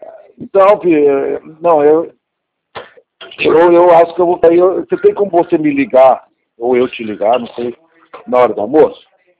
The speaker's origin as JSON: {"language": "Portuguese", "town": "Sidrolândia", "region": "Mato Grosso do Sul", "country": "Brazil", "said": "Eu sou de Cidrolândia."}